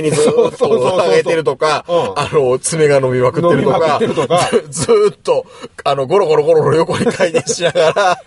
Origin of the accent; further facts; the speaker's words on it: Kansai, Japan; まあ僕は関西人だから言われてる